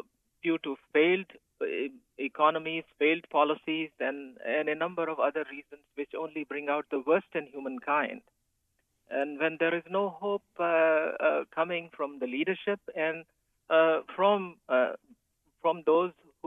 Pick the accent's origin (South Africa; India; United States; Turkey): India; born there; moved away; also born or lived in Pakistan; my family originally came from India, but so I was born in India and then migrated to Pakistan.